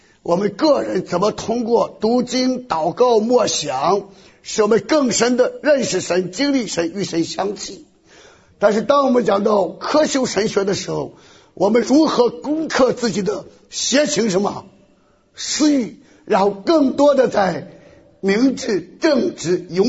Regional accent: Shandong, China; 我们山东人讲说，大鱼吃小鱼，小鱼怎么办？

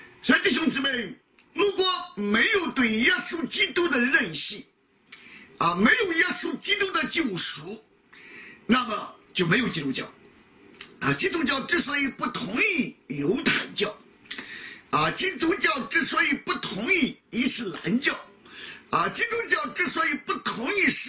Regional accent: China; 今天我们中国人习惯了，我们这个落魄了，潦倒了，得病了，绝望了。

